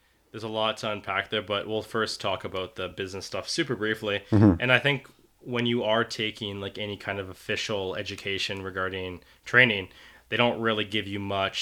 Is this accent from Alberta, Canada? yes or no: yes; Spruce Grove, Alberta, Canada; I grew up in Spruce.